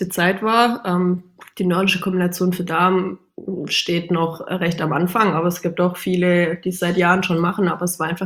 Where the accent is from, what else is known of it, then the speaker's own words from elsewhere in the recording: Germany; Es ist für uns auch der allererste Weltcup überhaupt in Deutschland. Dann quasi noch in meiner Heimat